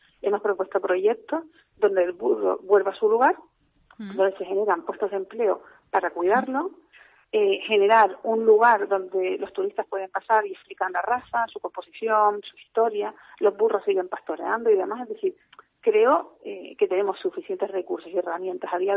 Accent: Canary Islands, Spain; de sentimientos que tengamos, ¿no?, como canarios o como isleños

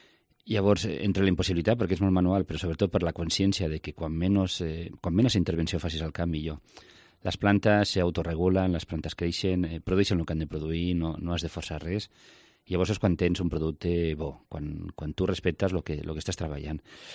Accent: Bellmunt del Priorat, Catalonia, Spain; al meu poble, a Bellmunt del Priorat

